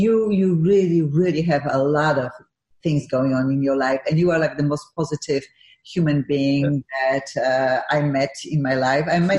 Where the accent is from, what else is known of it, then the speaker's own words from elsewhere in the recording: Gliwice, Silesian Voivodeship, Poland; And you mentioned Gliwice, my hometown. That's where I was born and that's when I was educated, and Politechnika Śląska, which I am so proud of this institution.